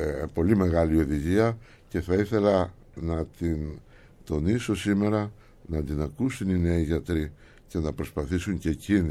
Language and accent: Greek; Athens, Attica, Greece; born there; Έχω γεννηθεί στην Αθήνα. Αστική οικογένεια, 4 αδέρφια είμαστε.